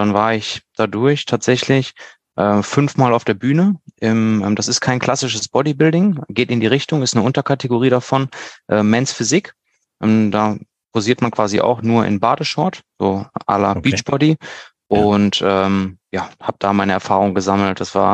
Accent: Neuss, North Rhine-Westphalia, Germany; Aufgewachsen bin ich in Neuss, bin dann nach Ratingen gezogen mit meiner Mutter, nach der Trennung mit meiner Schwester zusammen

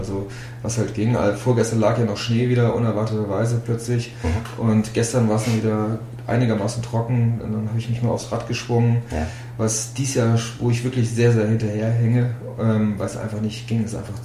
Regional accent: Langen, Lower Saxony, Germany; Ja, ich bin in Langen bei Bremerhaven aufgewachsen.

